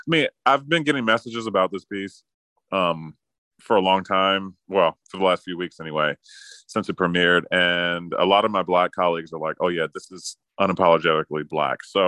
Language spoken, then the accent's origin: English; Chesterfield County, Virginia, United States; Yep, I was born in Petersburg, Virginia. I grew up in Chesterfield County, Virginia, which is the county just south of Richmond.